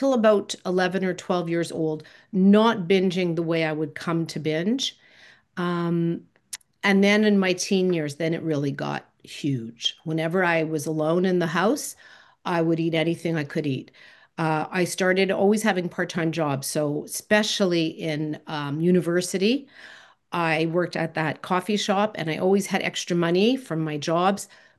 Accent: Montreal, Quebec, Canada; now in Toronto, Canada; I worked at a community center in downtown Toronto when I first arrived here. I'm originally from Montreal.

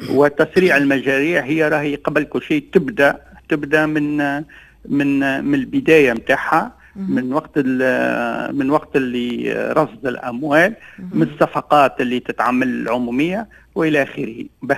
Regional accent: Tunisia

